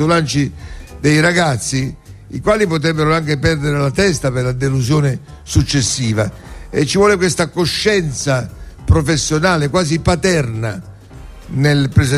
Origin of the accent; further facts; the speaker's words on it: Militello in Val di Catania, Sicily, Italy; accent: Militello dialect; ha imparato parole del dialetto militellese. E quindi io, quando mi ha parlato nel mio dialetto